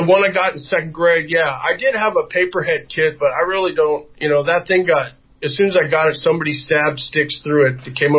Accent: Kirkland, Washington, United States; I grew up in Kirkland, Washington.

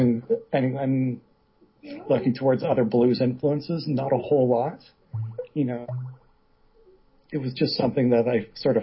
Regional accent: Pembroke, Ontario, Canada; now in Ottawa, Canada; Right now it's Thanksgiving weekend in Canada, so I'm in my hometown visiting.

